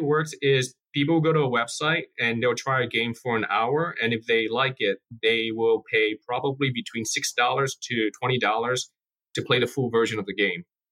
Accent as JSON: {"language": "English", "town": "San Francisco", "region": "California", "country": "United States", "tie": "born or raised there", "said": "I came when I was 1 year old. I grew up in San Francisco and pretty much have a pretty standard upbringing."}